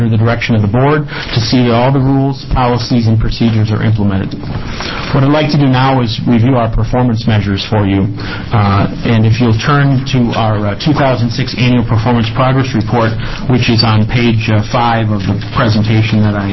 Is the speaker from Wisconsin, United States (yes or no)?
yes; Wisconsin, United States; moved away; I don't sound like I'm born and raised in Oregon. I hail from the state of Wisconsin, and it's my hope that you won't hold that against me